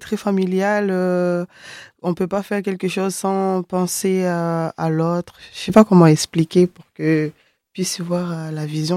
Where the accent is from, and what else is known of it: Mayotte; born or raised there